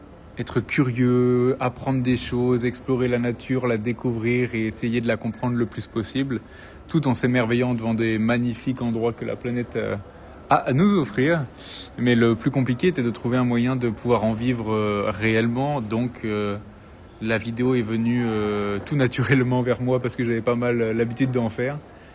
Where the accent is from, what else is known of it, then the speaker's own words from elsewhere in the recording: Chambéry, Auvergne-Rhône-Alpes, France; 32 ans bientôt, je crois, et voilà, je suis originaire de Chambéry.